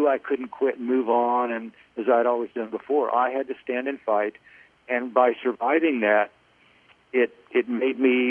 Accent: Kansas, United States; I grew up in Kansas, but, you know, to get up in that gorgeous country.

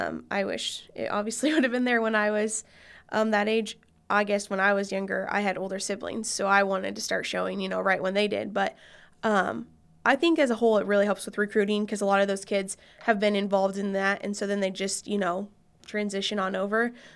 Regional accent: United States; I grew up in Marion County

